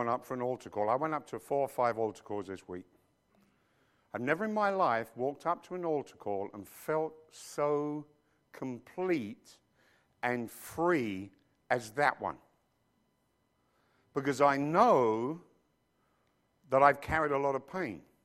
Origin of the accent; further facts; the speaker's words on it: London, United Kingdom; born there; it doesn't matter that I was born in Neasden, London. It doesn't matter that I came from 155 Tamford Avenue, Neasden, London, Northwest 27SR.